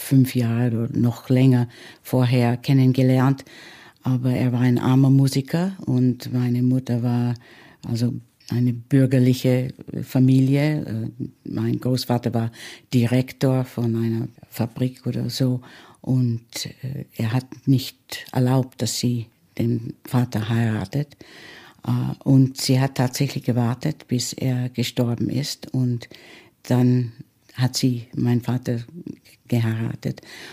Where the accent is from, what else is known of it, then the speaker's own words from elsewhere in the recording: Los Angeles, California, United States; also born or lived in New York; ich bin in New York geboren und da habe ich keine Erinnerungen. Erst in Los Angeles als Zweijährige oder noch älter habe ich beginnen die Erinnerungen